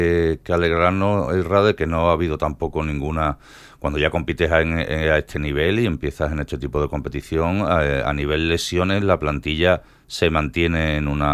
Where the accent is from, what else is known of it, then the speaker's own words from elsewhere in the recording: Jerez de la Frontera, Andalusia, Spain; porque yo que soy de Jerez, la audiencia sabe que yo soy de Jerez